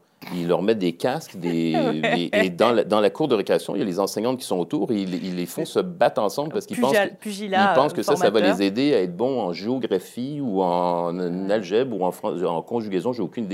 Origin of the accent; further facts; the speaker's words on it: Quebec, Canada; Comme je suis Québécois